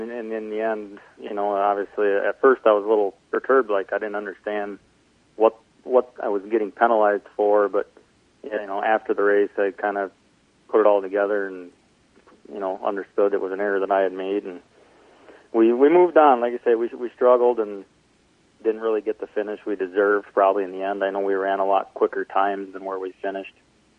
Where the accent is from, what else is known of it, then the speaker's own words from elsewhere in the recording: Wisconsin, United States; Yeah, I'm originally a cheesehead from Wisconsin. I hate to say that tonight because my Packers just got beat bad by the Buccaneers. But I'm originally from Wisconsin, still live in Wisconsin. Grew up running a little bit of go-karts locally here